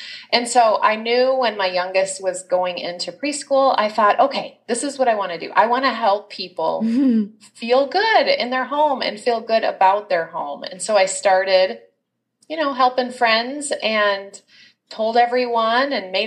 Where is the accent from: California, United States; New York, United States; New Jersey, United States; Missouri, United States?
Missouri, United States; Kansas City; I'm from Kansas City, Missouri. That's where I'm living.